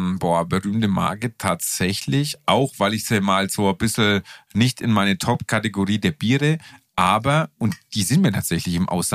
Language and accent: German; Bamberg, Bavaria, Germany; Ich sag, ey, ich komme wirklich aus Bamberg, ne?